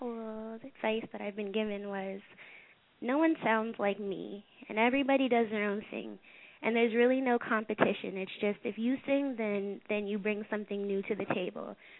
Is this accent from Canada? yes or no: yes; London, Ontario, Canada; I'm originally from London, Ontario in Canada. And my family's from Nova Scotia in Canada.